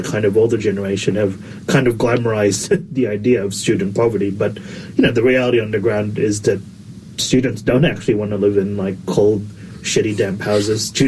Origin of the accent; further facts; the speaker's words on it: Philippines; now in Dunedin, New Zealand; Yeah, so, like, Filipinos are, you know, diverse.